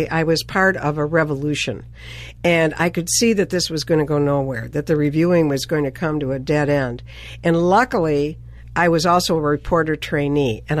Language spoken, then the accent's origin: English; Ohio, United States; But throws me into City Hall. I'm from Ohio.